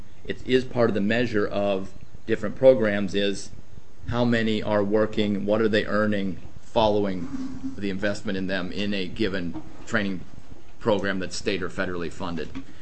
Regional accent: Alaska, United States; I grew up in Alaska and was educated in Alaska in the days of student loan forgiveness programs.

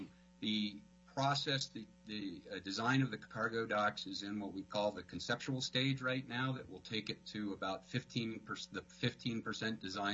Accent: Anchorage, Alaska, United States; I'm from Anchorage, Alaska, but am testifying remotely from Colorado Springs today.

